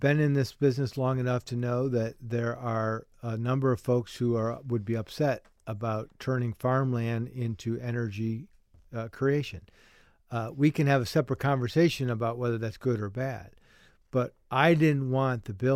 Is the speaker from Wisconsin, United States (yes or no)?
no; Ohio, United States; I'm from Northeastern Ohio, as you said, and we don't have a lot of expansive properties